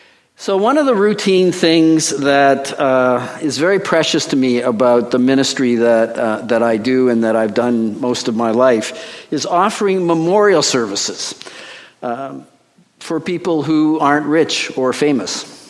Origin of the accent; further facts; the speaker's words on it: Canada; I'm a Canadian, by the way, too, like George.